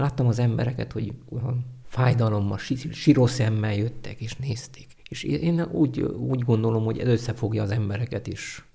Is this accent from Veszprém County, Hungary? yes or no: yes; Héderfája, Veszprém County, Hungary; mivel hogy én Héderfáj vagyok, itt nőttem fel, nem is messze lakok